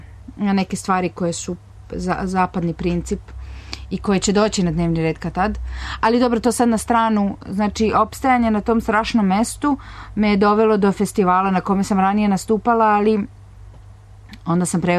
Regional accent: Belgrade, Serbia; born there; u mojoj biografiji u Srbiji stoji poreklom iz Aleksandrovca Župskog, rođena u Beogradu, mada ja najviše u stvari volim da kažem za rođenu u Aleksandrovcu Župskom

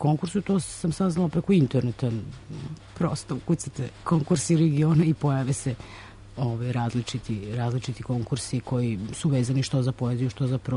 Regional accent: Belgrade, Serbia; Ona se održavala u noći muzeja, kad je kod nas u Beogradu bila noć muzeja

